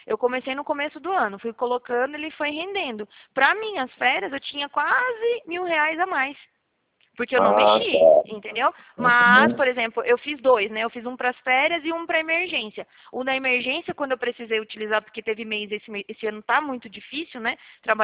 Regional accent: Bahia, Brazil; eu já meto o sotaque logo, falo, oxe, tá falando com quem? Eu sou lá da Boca do Rio

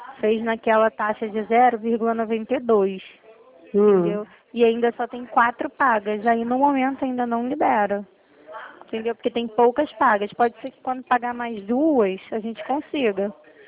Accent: Rio de Janeiro, Brazil; somos de Campo Grande.

